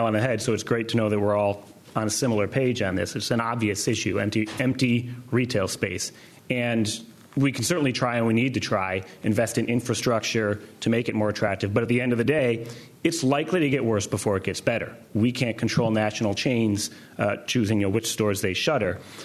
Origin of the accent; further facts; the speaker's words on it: Detroit, Michigan, United States; I grew up in Detroit near Northland Mall. It's very first indoor mall in America, closed a few years ago.